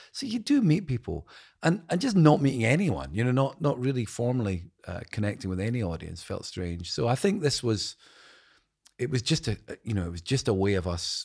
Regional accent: Dundee, Scotland, United Kingdom; Well, it's become that. It's interesting you ask. I mean, on the last record, I went back to kind of memories I had as a child.

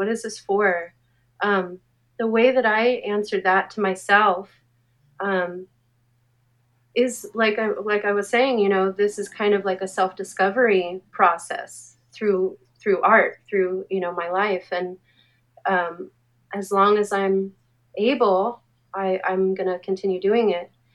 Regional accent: Anaheim, California, United States; I grew up in Anaheim, my experience in Anaheim, there was no art and no appreciation for it, in my bubble, at least.

